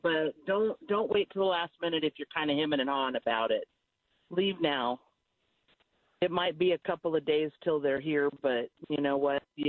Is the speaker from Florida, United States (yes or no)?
no; California, United States; also born or lived in Nashville; I might have lived my whole life in California, but I have a birth certificate that says I was born in Nashville, Tennessee.